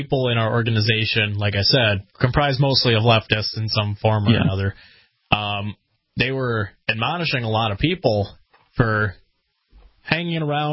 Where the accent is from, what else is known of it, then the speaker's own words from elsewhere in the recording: Eau Claire, Wisconsin, United States; No, I'm I'm from Eau Claire.